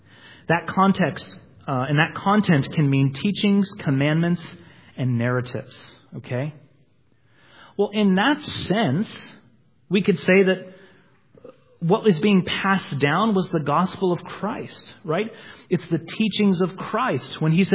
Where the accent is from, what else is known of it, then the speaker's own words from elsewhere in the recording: Redlands, California, United States; He's actually from my hometown of Redlands.